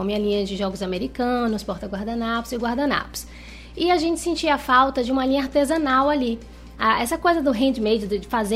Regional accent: Ilhéus, Bahia, Brazil; also born or lived in Canavieiras; lá em Canavieiras, Bahia, que é a terra da minha avó, a terra da minha mãe também. É, fui criada lá também, né? Sou aqui de Ilhéus, mas passava muitos finais de semana por lá.

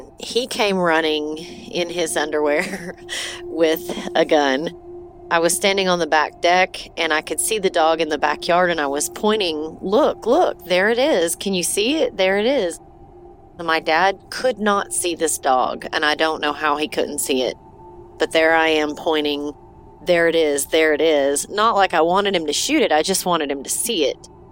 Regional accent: Knoxville, Tennessee, United States; I am from Knoxville, Tennessee, and I had a story for you.

